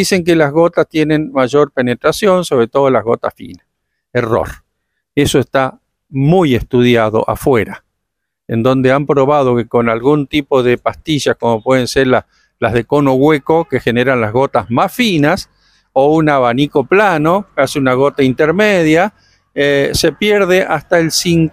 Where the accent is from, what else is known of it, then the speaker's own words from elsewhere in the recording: Santa Fe, Argentina; como yo soy del norte de Santa Fe, casi Chaco, y en el campo se usa mucho una expresión